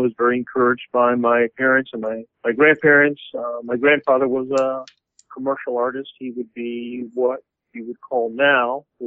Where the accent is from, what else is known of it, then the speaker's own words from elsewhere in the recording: Detroit, Michigan, United States; also born or lived in Ann Arbor; But anyway, I always loved comics and kid. When we moved from Detroit to Ann Arbor, there was a comic store called the Eye of Agamotto